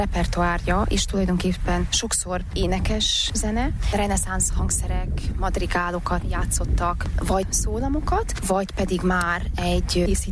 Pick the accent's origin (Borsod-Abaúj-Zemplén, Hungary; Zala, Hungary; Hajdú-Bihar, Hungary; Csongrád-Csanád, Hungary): Csongrád-Csanád, Hungary; Szeged; now in Leipzig, Germany; Szegedről származom, jelenleg Lipcsében lakom, egy nagyon hosszú tanulmányi út áll mögöttem.